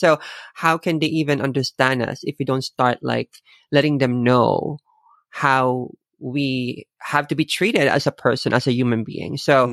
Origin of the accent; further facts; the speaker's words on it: Philippines; I don't usually notice as a Filipino. They notice probably I'm a foreigner. And then when I start talking to them in Tagalog, which is the mother language of the Philippines, they suddenly like get surprised.